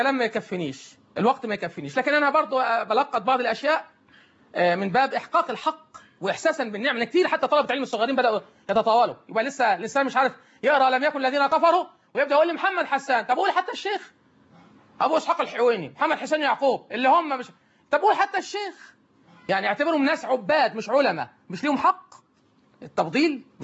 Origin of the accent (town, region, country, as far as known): Egypt